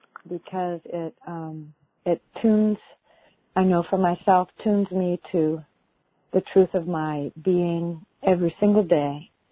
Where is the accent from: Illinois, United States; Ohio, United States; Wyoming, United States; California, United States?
California, United States; Los Angeles; I'm from Los Angeles.